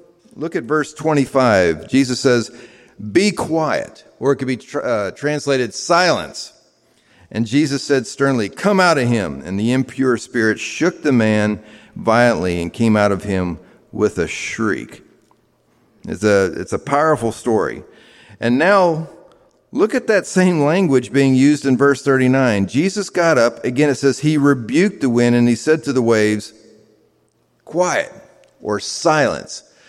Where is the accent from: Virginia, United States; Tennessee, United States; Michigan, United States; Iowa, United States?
Tennessee, United States; I grew up basically on President's Island working down there.